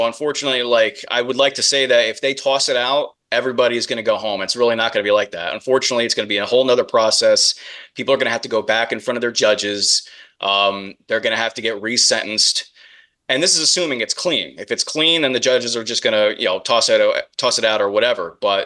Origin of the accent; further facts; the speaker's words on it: New Jersey, United States; I'm from Monmouth County